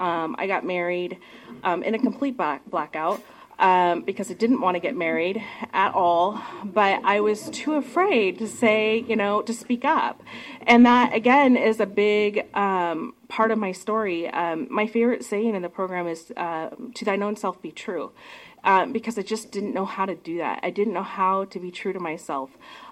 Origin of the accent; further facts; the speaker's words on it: California, United States; moved away as an adult; now in Portland, United States; So when I was 19, I moved from Northern California to Portland.